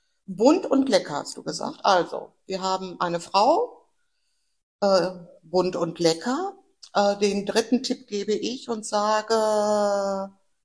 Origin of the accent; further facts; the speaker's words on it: Dortmund, North Rhine-Westphalia, Germany; Wir sind ja Dortmunder Girlies.